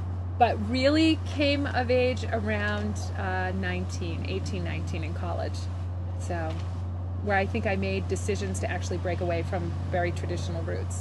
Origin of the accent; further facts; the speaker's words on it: Grafton, Massachusetts, United States; I was born in 1962. I grew up in Grafton, Mass.